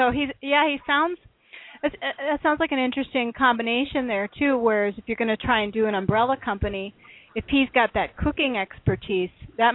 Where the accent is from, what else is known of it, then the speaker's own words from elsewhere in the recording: Iowa, United States; also born or lived in Minnesota / California; Yeah, I was raised in Iowa and then moved from Minnesota to California